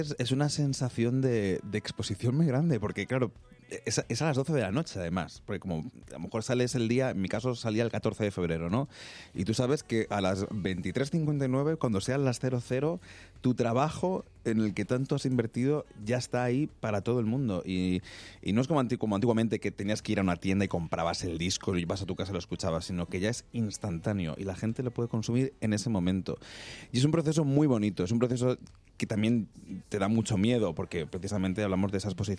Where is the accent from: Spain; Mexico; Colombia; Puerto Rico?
Spain; yo estoy muy feliz en mi país. O sea, yo, la verdad que en España yo estoy muy bien.